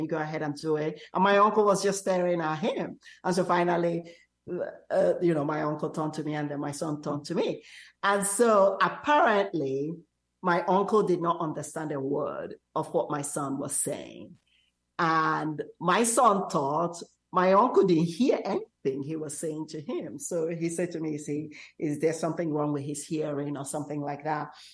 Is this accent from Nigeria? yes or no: yes; Nigeria; English is a second language; now in United States; I grew up in Nigeria. But I guess because I've been in America so long, there is a little bit of an inflection in my accent. And interestingly, my American students tell me I have a deep African, British, and French accent.